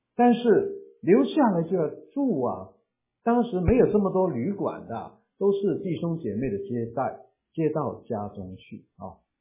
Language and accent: Chinese; Guangdong, China; Chinese is a second language; 因为我那时候才开始学讲普通话，我是广东人哎呀，广东人学讲普通话是很痛苦的啊